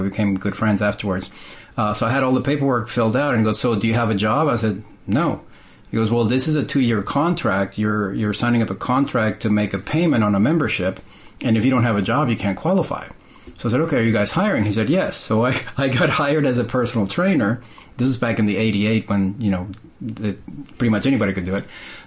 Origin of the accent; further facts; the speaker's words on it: Texas, United States; Well, initially, I grew up in Texas, in a little border town in Texas.